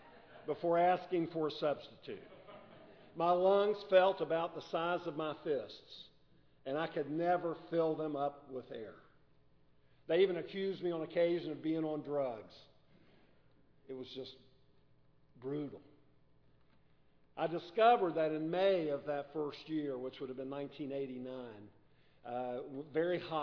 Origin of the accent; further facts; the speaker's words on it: United States; They assumed that since I was from the United States, and since I was tall, that I was a good basketball player.